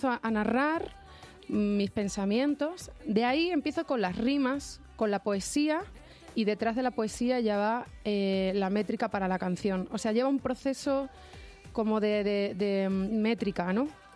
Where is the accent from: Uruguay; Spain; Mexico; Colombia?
Spain; Extremadura; Quiero volver a mi tierra, Extremadura, también con mi público.